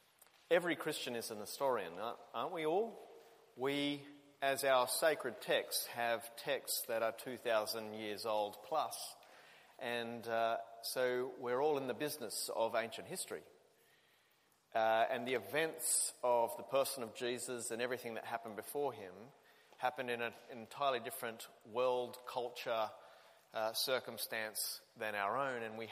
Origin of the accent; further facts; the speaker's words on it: Sydney, New South Wales, Australia; I grew up in Sydney, Australia. And it was compulsory in Sydney, Australia, when I was growing up, to have religious education in one lesson a week in high school and in primary school.